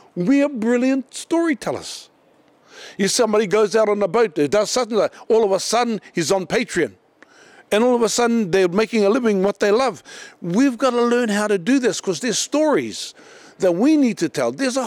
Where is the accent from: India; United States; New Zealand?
New Zealand; Moerewa; I come from Moirua, you know, we've been in the past just that rural community with all the rural economics around farming, you know, freezing works, all that sort of stuff.